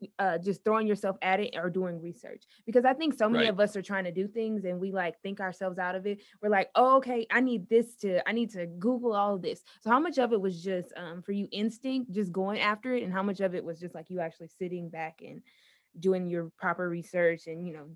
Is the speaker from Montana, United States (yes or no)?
no; Port Arthur, Texas, United States; I'm from Port Arthur, Texas. That's right outside of Houston.